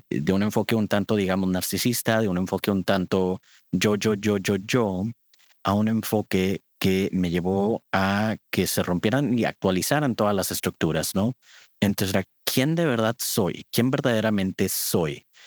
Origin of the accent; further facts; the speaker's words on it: Monterrey, Nuevo León, Mexico; cuando yo iba creciendo, soy de Monterrey, México, y enfrente de mi casa había una pequeña biblioteca.